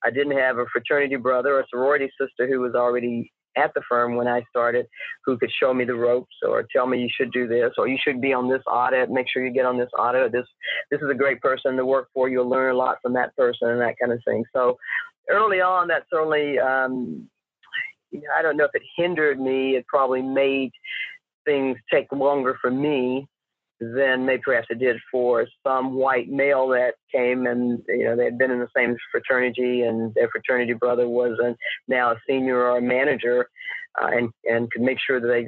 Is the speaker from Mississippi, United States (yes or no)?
yes; Oxford, Mississippi, United States; Yeah, I grew up in Oxford, Mississippi, small town, had very little exposure to business